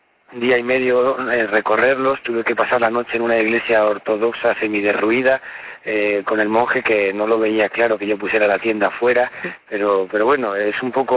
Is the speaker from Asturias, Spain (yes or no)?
yes; Asturias, Spain; esto podría ser Asturias, mi tierra, perfectamente